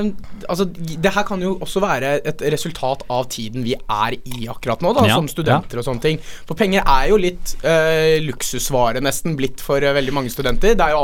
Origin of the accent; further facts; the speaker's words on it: Jessheim, Akershus, Norway; jeg er fra Jessheim.